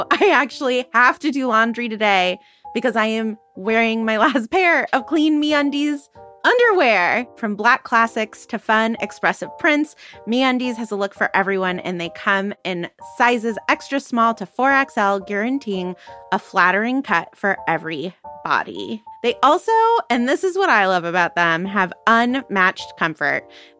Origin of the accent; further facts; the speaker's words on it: California, United States; Like, I grew up in California and we do have rattlesnakes, right?